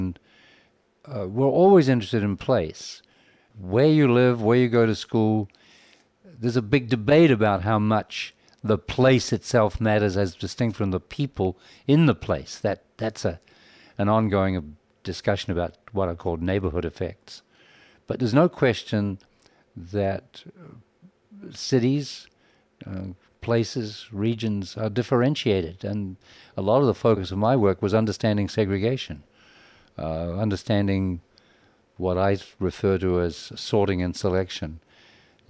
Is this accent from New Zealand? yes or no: yes; New Zealand; I grew up in New Zealand, and it was a very different kind of time and place.